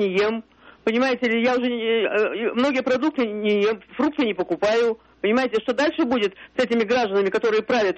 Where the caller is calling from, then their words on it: Saint Petersburg, Russia; я из Петербурга.